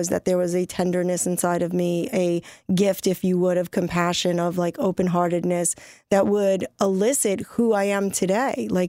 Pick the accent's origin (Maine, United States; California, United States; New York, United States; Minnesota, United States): New York, United States; New York City; So I'm from New York City originally.